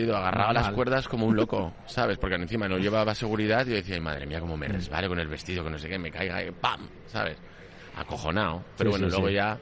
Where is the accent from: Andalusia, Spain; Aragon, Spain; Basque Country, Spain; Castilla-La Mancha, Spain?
Aragon, Spain; Zaragoza; Pues mira, yo soy de Zaragoza.